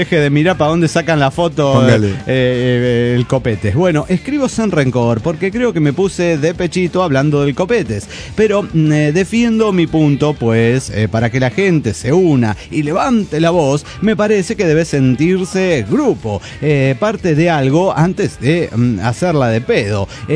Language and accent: Spanish; Chihuahua, Mexico; Ya me vine y ya me voy de Chihuahua, México.